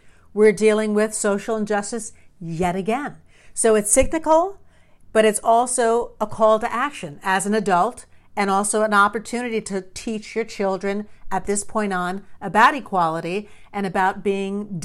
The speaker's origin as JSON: {"language": "English", "region": "New York", "country": "United States", "tie": "born or raised there", "said": "At 20 years old, I grew up in New York."}